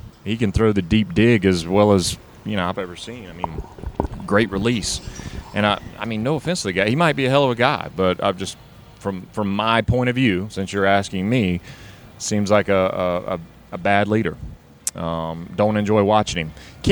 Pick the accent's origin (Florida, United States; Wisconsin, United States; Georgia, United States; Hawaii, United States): Georgia, United States; Macon; growing up in South Georgia, the dome meant something